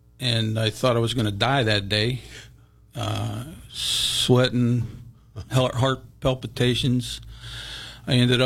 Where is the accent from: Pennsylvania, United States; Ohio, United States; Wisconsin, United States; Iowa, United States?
Pennsylvania, United States; Cheswick; now in Springdale, United States; Well, I'm born and raised in Cheswick, Pennsylvania. Moved all the way to Springdale, about a half a mile away by the Crow. Been there for 36 years.